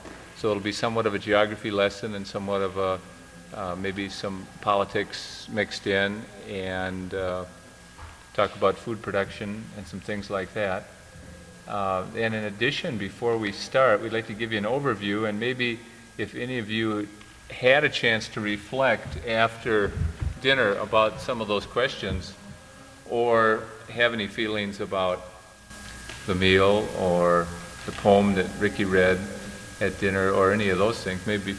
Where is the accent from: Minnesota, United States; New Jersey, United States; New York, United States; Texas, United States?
Minnesota, United States; Minneapolis; from Minneapolis